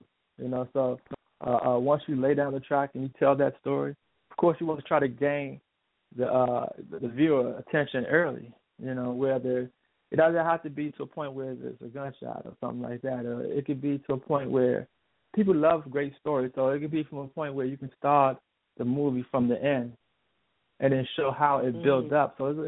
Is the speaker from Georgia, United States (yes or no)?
no; Washington, District of Columbia, United States; I'm from Washington D.C. area, and the Washington D.C. area is based on politics and building the law